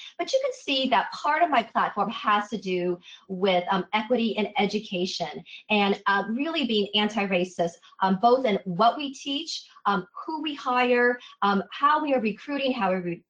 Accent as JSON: {"language": "English", "region": "Nebraska", "country": "United States", "tie": "born or raised there", "said": "as a student of color and in school and growing up in Nebraska, I can tell you that racism was a daily occurrence."}